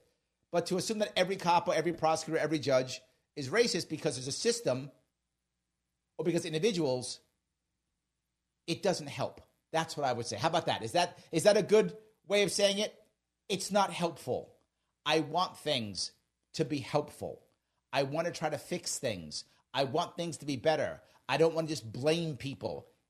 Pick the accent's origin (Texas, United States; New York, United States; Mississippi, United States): New York, United States; Bronx; now in Queens, United States; I'm happy that I grew up in the Bronx. I live in Queens now.